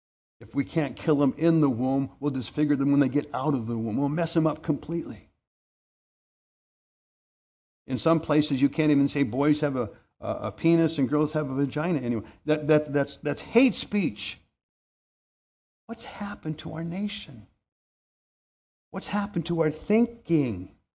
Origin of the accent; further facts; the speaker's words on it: United States; And I'm a Christian before I'm an American.